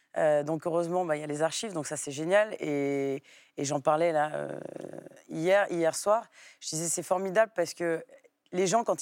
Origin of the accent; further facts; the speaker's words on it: Paris, Île-de-France, France; also born or lived in Marseille; Petite, quand je suis, quand je suis revenue de Marseille, effectivement, il y a eu quand j'ai recommencé à être scolarisée à Paris